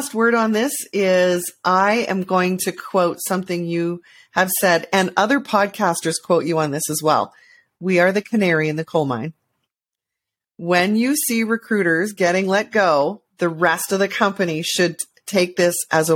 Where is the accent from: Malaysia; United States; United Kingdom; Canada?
Canada; As a Canadian, I think we all do.